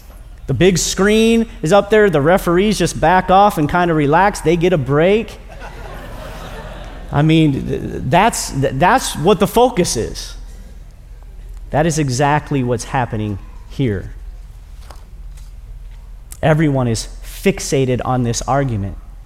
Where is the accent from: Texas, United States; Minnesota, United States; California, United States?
Minnesota, United States; Now, I'm originally from Minnesota. Watch a lot of hockey up in Minnesota. It's the state of hockey.